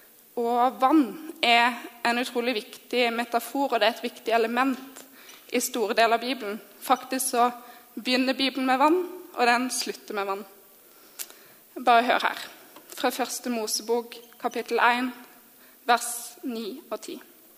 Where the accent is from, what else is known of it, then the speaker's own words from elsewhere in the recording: Southern Norway, Norway; for jeg er fra Sørland og er glad i havet.